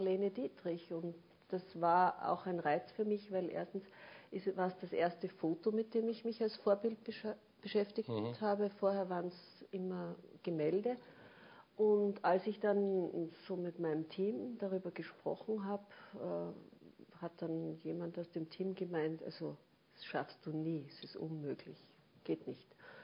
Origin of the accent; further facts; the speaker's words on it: Upper Austria, Austria; also born or lived in Salzburg; Aber ich bin eigentlich Oberösterreicherin.